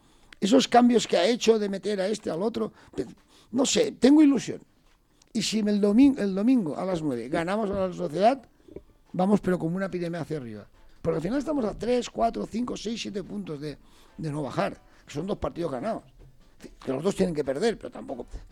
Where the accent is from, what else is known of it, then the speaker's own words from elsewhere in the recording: Chirivella, Valencian Community, Spain; Y fue el alcalde de Chirivella, de mi pueblo, que dijo que como hay lechugas y patatas, que no